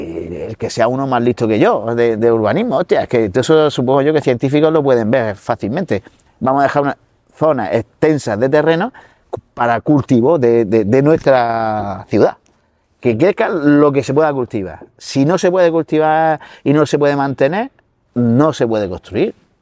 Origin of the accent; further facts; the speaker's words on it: Rincón de Seca, Region of Murcia, Spain; si yo que soy de Rincón de Seca, riego en Rincón de Seca, a manta quiere decir que abro el portillo y me riega todos los limoneros, los naranjos o todas las cosas que tengo yo.